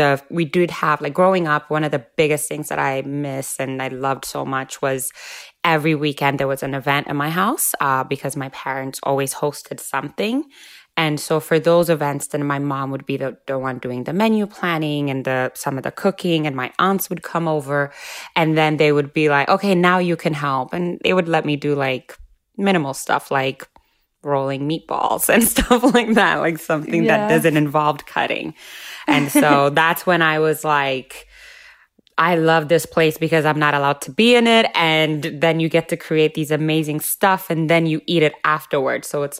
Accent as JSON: {"language": "English", "country": "Ethiopia", "tie": "born or raised there", "second_language": "English", "said": "When I was in Ethiopia, my sister and I went to an Italian school. And so I only spoke Italian and Amharic, which is the Ethiopian language."}